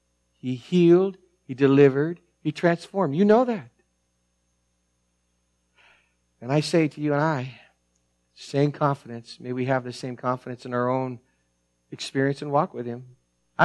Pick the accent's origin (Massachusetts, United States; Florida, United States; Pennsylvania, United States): Massachusetts, United States; Fitchburg; I talked to her after because she learns I was there and we're from Fitchburg.